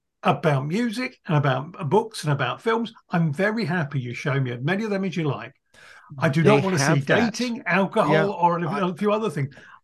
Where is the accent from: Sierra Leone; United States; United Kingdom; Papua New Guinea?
United Kingdom; Yorkshire and the Humber; I'm from Yorkshire.